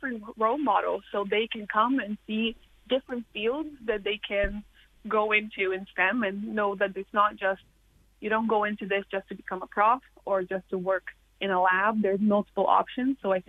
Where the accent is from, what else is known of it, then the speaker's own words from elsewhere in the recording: Brazil; English is a second language; moved away as an adult; And I'm from Brazil, so I came from Brazil to do my PhD.